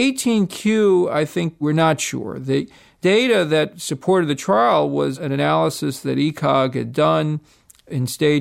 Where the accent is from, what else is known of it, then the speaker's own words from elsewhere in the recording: New York, United States; Yeah, I'm from New York and I'm not from Missouri, but I guess my response would still be show me.